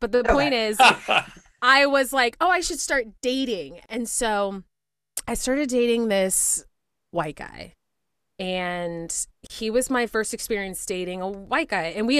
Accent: Spring, Texas, United States; Houston. Well, a city outside of Houston called Spring.

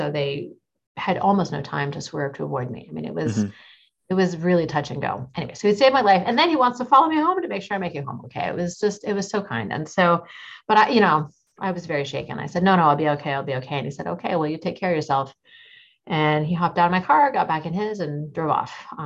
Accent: Tacoma, Washington, United States; just coming into my hometown of Tacoma.

